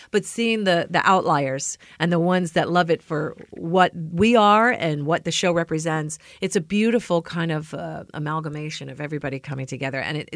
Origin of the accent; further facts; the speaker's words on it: New York City, New York, United States; Being a New Yorker.